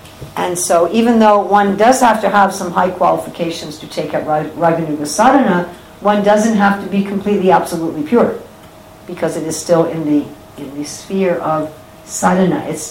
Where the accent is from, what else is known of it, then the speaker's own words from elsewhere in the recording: New York City, New York, United States; Just like I was born and raised in New York City, which is part of New York State.